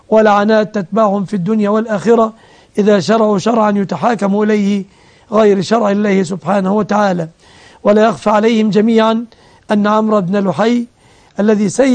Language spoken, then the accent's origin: Arabic; Egypt; وأسأل الله أن يحفظ بلادنا مصر